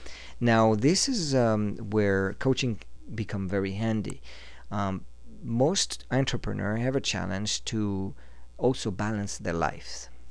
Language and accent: English; Switzerland; Yes, I come originally from Switzerland, in matter of fact, and I've been living in 8 different countries on 4 different continents